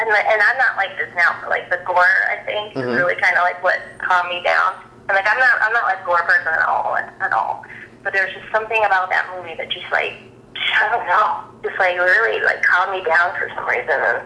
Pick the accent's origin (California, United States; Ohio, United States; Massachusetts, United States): Massachusetts, United States; I grew up on Cape Cod, so very resort town, and I would never go in the ocean because of Jaws.